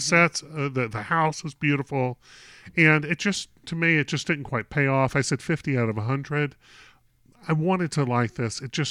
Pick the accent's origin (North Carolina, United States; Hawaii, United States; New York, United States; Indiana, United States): North Carolina, United States; DuPont did this in my hometown also. Mm. In North Carolina.